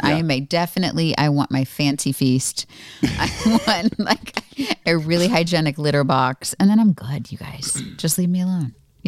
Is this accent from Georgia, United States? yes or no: no; Florida, United States; But I get why when I said, oh, growing up in Florida, we went to Disney all the time.